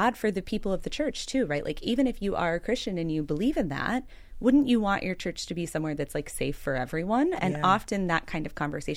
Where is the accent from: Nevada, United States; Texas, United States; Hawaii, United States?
Texas, United States; now in Philadelphia, United States; So I grew up in Texas. I got here to the great city of Philadelphia as fast as I possibly could. And I grew up evangelical.